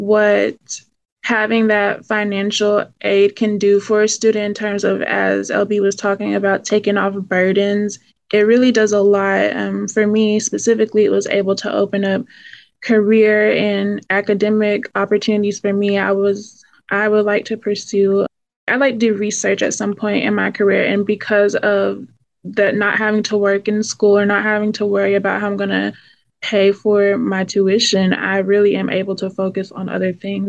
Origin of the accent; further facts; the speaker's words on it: United States; that's definitely something that I would have loved to have seen growing up in Hamilton County more.